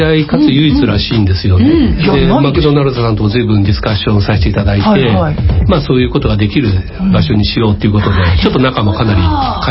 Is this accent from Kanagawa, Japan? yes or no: yes; Kawasaki, Kanagawa, Japan; born there; 私は川崎生まれですけど、まあ、その後総合商社に勤務してたんで